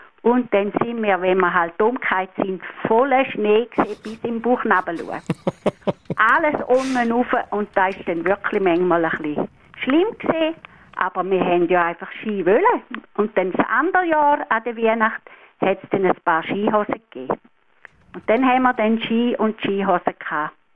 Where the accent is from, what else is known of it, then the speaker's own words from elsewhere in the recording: Herisau, Appenzell Ausserrhoden, Switzerland; und ich bin natürlich im Luzerland in Herisau aufgewachsen